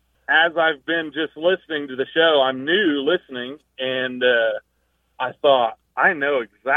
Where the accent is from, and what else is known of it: Kokomo, Indiana, United States